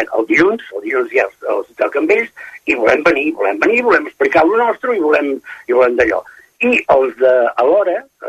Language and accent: Catalan; Catalonia, Spain; com a bons catalans